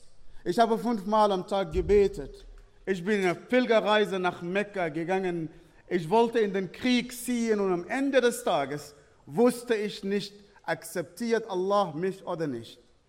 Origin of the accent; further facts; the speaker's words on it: Sudan; Ich bin nicht von hier, ich komme ursprünglich aus dem Sudan, das war das größte Land Afrikas mit vielen Problemen und vielen Spannungen. Ich bin in einer muslimischen Familie geboren